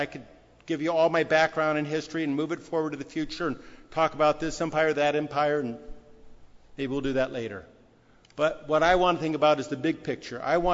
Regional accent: San Diego, California, United States; like I did growing up in San Diego back in 1959.

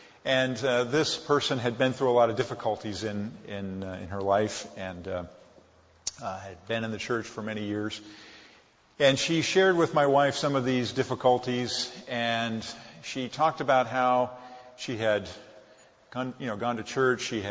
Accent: Pasadena, California, United States; born there; I was born in Pasadena, and we've been in Northern California for about 20 years

